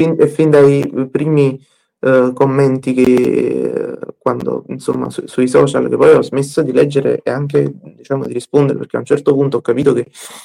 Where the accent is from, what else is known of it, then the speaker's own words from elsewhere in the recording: Naples, Campania, Italy; born there; No, io sono nato a Napoli.